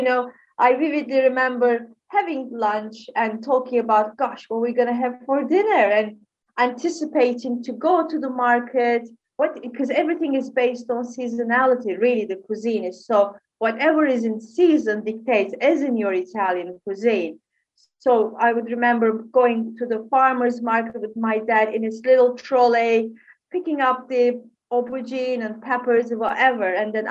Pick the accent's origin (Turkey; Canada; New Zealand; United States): Turkey; moved away as an adult; now in United Kingdom; born and bred in Turkey, lived there for over 30 years.